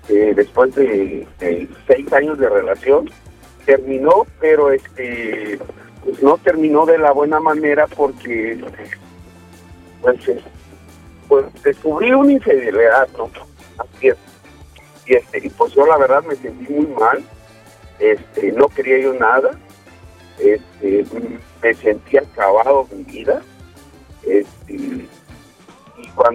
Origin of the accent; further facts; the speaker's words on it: Chiapas, Mexico; De Chiapas.